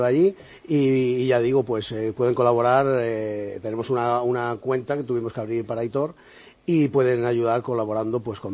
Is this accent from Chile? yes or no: no; Getafe, Community of Madrid, Spain; es que nos conozcan en Getafe, porque somos de Getafe, pues es normal